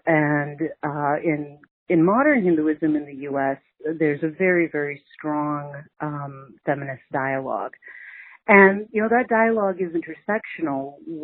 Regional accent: United States; but I really am an American much more than I am an Indian.

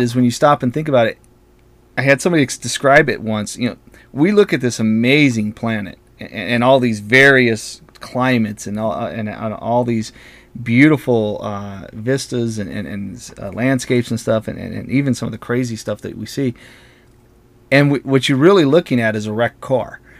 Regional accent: Indiana, United States; I grew up in Southern Indiana as a kid, from like kindergarten to, I don't know, fifth, sixth grade, something like that.

